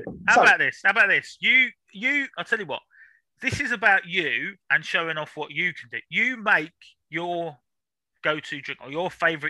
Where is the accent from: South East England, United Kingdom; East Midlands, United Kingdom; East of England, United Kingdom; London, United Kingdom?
London, United Kingdom; moved away; I'm not even from Norfolk. I'm London.